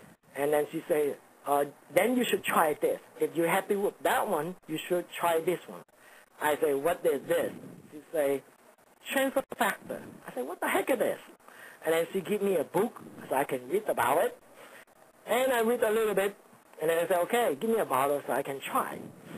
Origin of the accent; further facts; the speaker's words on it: Vietnam; now in United States; I'm Chinese, born and raised in Vietnam. I came to U.S. 23 years so far.